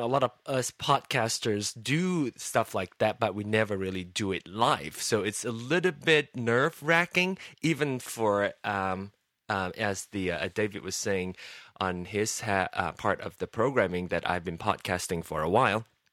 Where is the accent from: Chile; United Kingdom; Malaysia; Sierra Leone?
Malaysia; now in United States; I'm here in America. So it's quite difficult. I can relate to you via my experience growing up in Malaysia